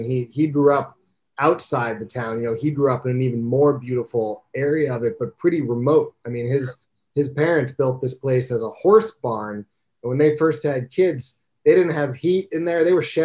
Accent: New Jersey, United States; moved away as an adult; Well, I moved there when I was 22, and I grew up in Jersey, and I wanted to get away from everything too, you know.

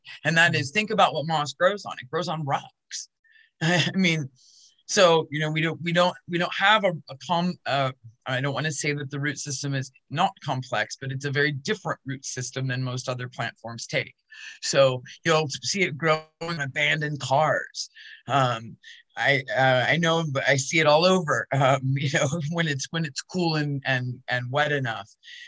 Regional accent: Ontario, Canada; also born or lived in Des Moines, Iowa; now in Kansas City, United States; Well, I was born in Des Moines, Iowa. Moved a lot growing up. Ended up graduating from high school in Ontario, Canada. Didn't come to Kansas City until 1999.

